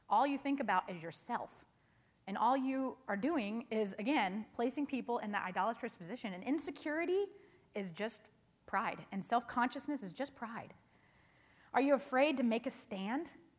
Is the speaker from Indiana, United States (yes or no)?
yes; Indiana, United States; now in California, United States; I grew up in Indiana, and it rains pretty frequently. I'd say we have similar climates, Indiana, Oklahoma, kind of this Midwestern region. But we moved to California several years ago, and we live not far from the Mojave Desert.